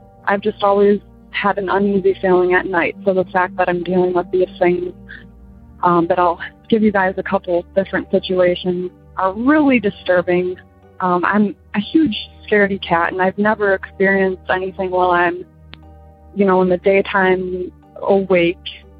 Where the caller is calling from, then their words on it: Michigan, United States; I'm calling from Michigan.